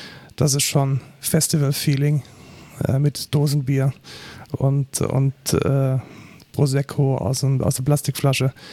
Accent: Bavaria, Germany; ich bin ja aus der Nähe von München

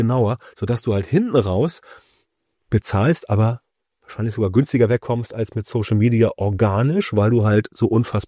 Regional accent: Hamburg, Germany; als Hamburger

